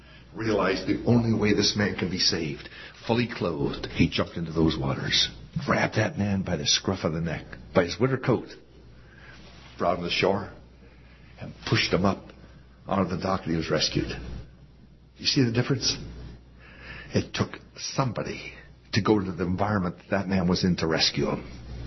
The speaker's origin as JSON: {"language": "English", "region": "Ontario", "country": "Canada", "tie": "born there", "also_born_or_lived": "Maritimes", "said": "I used to live in Ontario. Well, I was born in Ontario. I lived longer in my life in the Maritimes than I did in Ontario."}